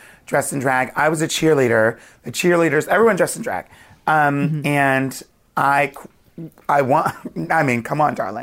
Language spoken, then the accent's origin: English; Wilmington, Delaware, United States; I grew up near Philly in Wilmington, Delaware.